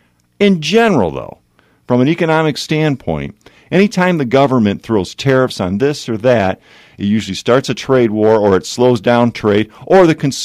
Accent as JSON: {"language": "English", "region": "Michigan", "country": "United States", "said": "And I realize I'm from Southeast Michigan, and I'll probably be partly in the club indirectly"}